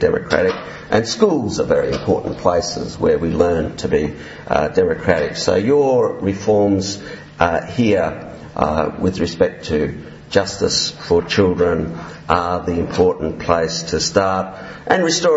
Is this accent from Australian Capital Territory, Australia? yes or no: yes; Canberra, Australian Capital Territory, Australia; we've done a number of randomised controlled trials in my hometown in Canberra